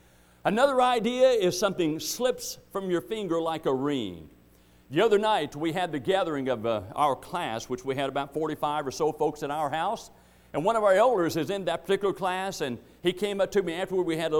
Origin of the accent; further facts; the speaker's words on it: United States; I grew up on the Tennessee River. I've been on that river. I love to be on that river.